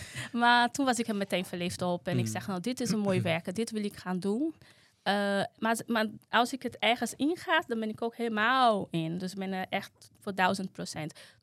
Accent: Brazil; Dutch is a second language; now in Netherlands; Bij ons in Brazilië worden mensen met dementie, die zijn onderdeel nog steeds van de maatschappij.

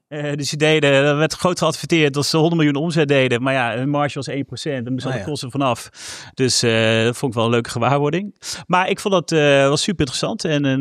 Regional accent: Elst, Gelderland, Netherlands; 40 jaar. Opgegroeid in Elst, dus Arnhem en Nijmegen.

